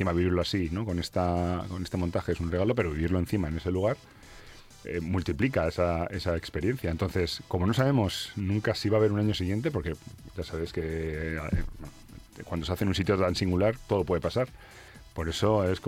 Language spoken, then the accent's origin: Spanish; Madrid, Community of Madrid, Spain; mira que yo soy madrileño